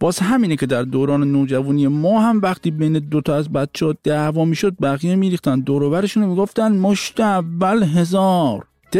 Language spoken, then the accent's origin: Persian; Shiraz, Fars, Iran; born there; متولد شیرازم هستم